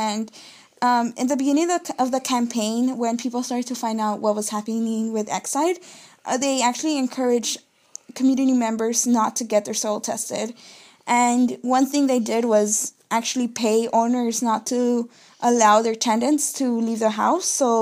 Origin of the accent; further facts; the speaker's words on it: Los Angeles, California, United States; I was born and raised in Southeast LA, and for a long time I lived in East